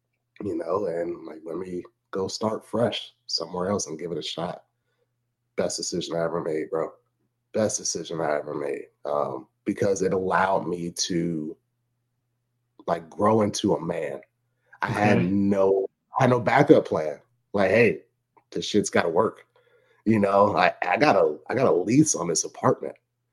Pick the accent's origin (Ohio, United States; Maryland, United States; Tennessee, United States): Ohio, United States; Cleveland; now in South Florida, United States; You know, I wasn't originally from South Florida. Like I said, I was from Cleveland.